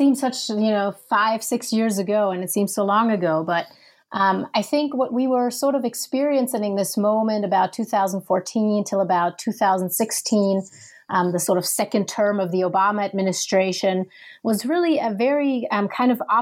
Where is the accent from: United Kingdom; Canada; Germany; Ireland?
Germany; now in Minneapolis, United States; I'm originally from Germany.